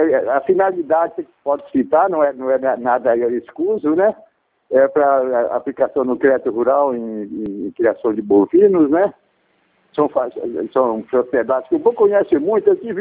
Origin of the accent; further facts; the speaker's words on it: São Bernardo do Campo, São Paulo, Brazil; Eu sou de São Bernardo do Campo.